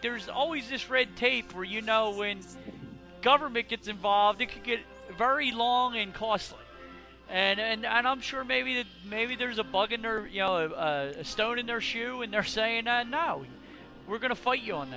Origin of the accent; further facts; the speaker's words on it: New Jersey, United States; and I'm an idiot from New Jersey